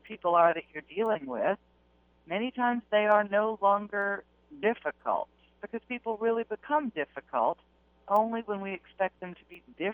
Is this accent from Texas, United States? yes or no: yes; Texas, United States; I am. I am originally from Texas.